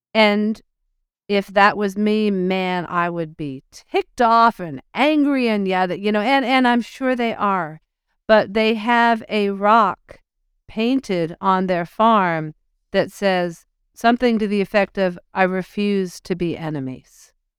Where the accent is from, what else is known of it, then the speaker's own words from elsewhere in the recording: United States; So as an American, I didn't feel dragged in.